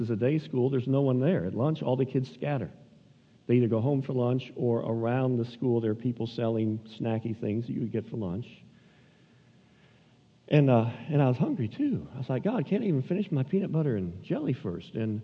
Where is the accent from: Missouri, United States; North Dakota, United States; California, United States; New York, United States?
Missouri, United States; Florissant; I grew up in Florissant, member of Parker Road Baptist Church.